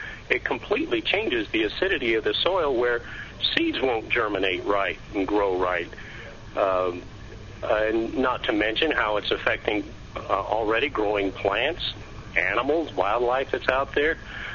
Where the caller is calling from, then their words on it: Georgia, United States; I'm calling from Georgia.